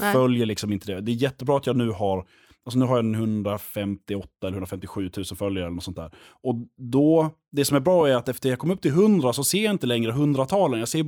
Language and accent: Swedish; Lund, Skåne, Sweden; accent: Skåne; Så jag kommer från Lund från början. Så att jag kommer från Skåne och det hörs ibland på min dialekt och jag tror att den håller på att utvecklas ännu mer tillbaka.